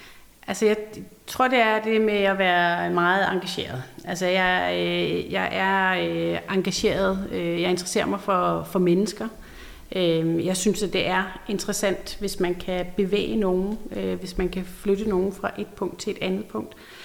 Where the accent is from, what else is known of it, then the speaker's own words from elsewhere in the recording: Jutland, Denmark; For jeg er fra Jylland, så jeg kan slet ikke have alt det der.